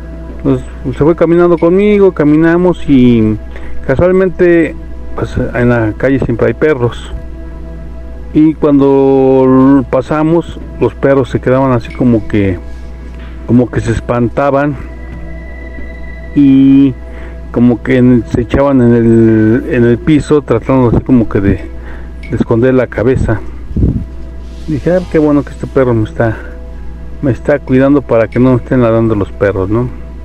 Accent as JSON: {"language": "Spanish", "town": "Chimalhuacán", "region": "State of Mexico", "country": "Mexico", "tie": "born or raised there", "said": "Yo soy originario de Chimalhuacán, Estado de México"}